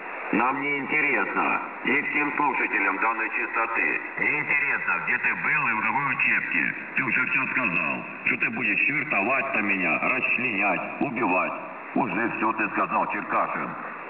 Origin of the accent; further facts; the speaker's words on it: Crimea, Ukraine; Вы украли у меня мою землю, Республику Крым. На данный момент гнобите моих крымских татар.